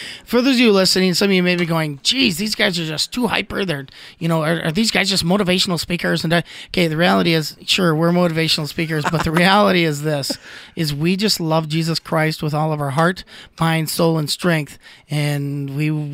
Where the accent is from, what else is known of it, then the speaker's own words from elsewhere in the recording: Minnesota, United States; Yeah, I'm from Minnesota. So how the heck did we end up here?